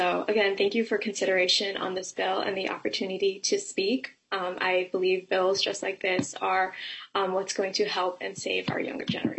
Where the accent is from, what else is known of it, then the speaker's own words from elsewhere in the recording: Maple Grove, Minnesota, United States; I'm from Maple Grove. I'm a student and youth activist